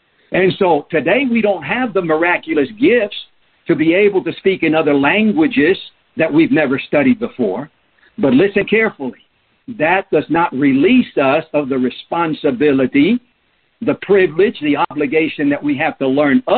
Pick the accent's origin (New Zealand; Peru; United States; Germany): Peru; first language Spanish; English is a second language; also born or lived in Southeast Asia; My native language, I was born in Peru, and so I grew up speaking Spanish.